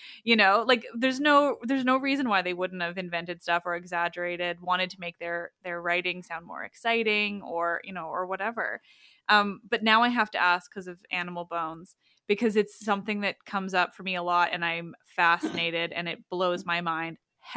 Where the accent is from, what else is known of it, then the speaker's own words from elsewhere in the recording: Canada; Well, as a Canadian